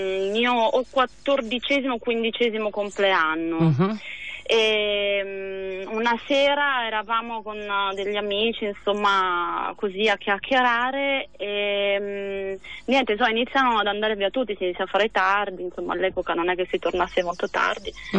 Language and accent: Italian; Abruzzo, Italy; also born or lived in Milan, Italy; siccome sono nata a Milano, la mia prima parte di la mia infanzia è stata meno a contatto con la natura, poi ho avuto la fortuna che i miei genitori si trasferissero in Abruzzo